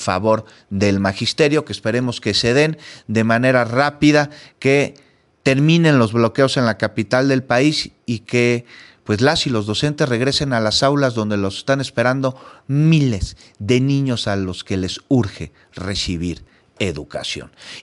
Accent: Mexico; Ahora somos los mexicanos quienes vamos a decidir.

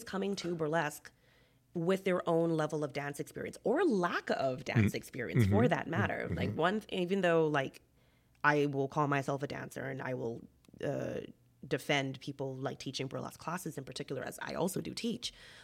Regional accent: Nassau, New Providence, Bahamas; I was like, oh, I'm from Nassau.

